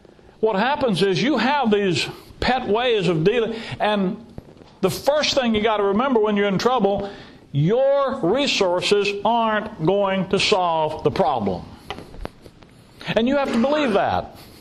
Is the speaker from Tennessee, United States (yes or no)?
yes; Tennessee, United States; also born or lived in Alabama; Down south, I'm from Alabama, raised from Tennessee.